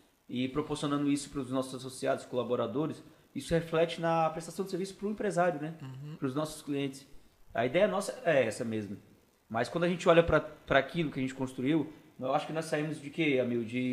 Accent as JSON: {"language": "Portuguese", "town": "Brasília", "region": "Federal District", "country": "Brazil", "tie": "born there", "said": "sou nascido em Brasília, mas eu costumo dizer que eu sou do Brasil. Porque eu já morei em muito lugar."}